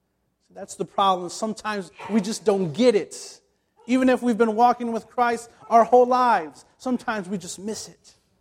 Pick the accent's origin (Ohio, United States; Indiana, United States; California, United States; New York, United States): Indiana, United States; I'm an Indiana boy, and so I come in, and as my wife and I, she's from Joliet, but I'm from Indiana